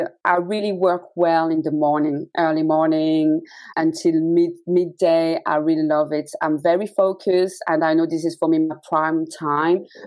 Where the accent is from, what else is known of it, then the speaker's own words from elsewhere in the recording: France; now in London, United Kingdom; because I'm from France, and where I'm from France is just at the border with Switzerland.